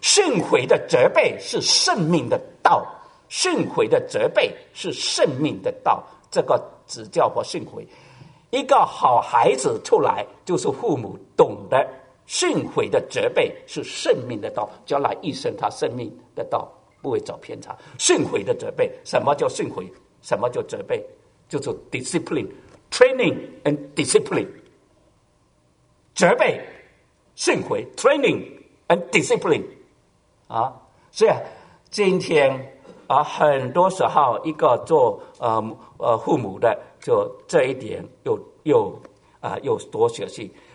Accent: China; 这就是我们中国人所讲的是什么？有其母必有其女

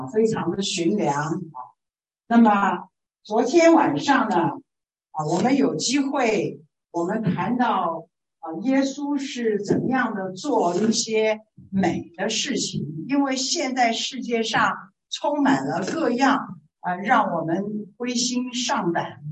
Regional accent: China; 我们在乌克兰有3家万军的宣教士，我们中国人3个家庭，6个大人，6个小孩在乌克兰。

